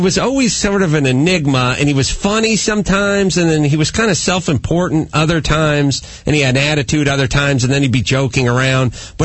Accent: North Hollywood, California, United States; they left them to bleed in the street over there in my hometown in North Hollywood, close to where I got the jaywalking ticket.

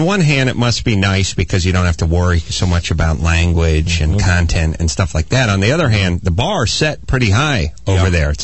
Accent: North Hollywood, California, United States; I'm from North Hollywood, you know, we're neighboring

